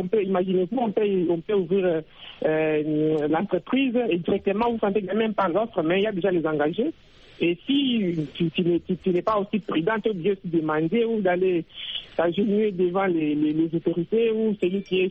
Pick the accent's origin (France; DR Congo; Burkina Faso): DR Congo; chez nous, en République démocratique du Congo